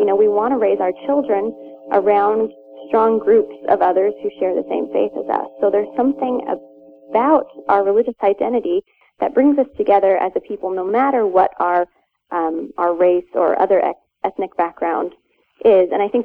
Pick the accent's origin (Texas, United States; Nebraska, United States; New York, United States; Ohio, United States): Texas, United States; I think I'm probably a Midwesterner by choice now. I grew up in Texas, in rural Texas